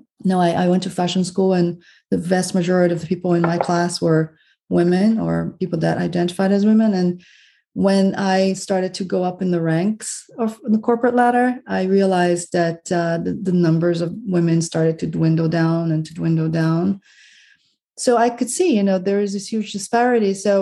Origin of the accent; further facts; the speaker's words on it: São Paulo, Brazil; English is a second language; now in United States; I'm originally from Brazil and from São Paulo, and it's like 20 million people living there. I always lived in big towns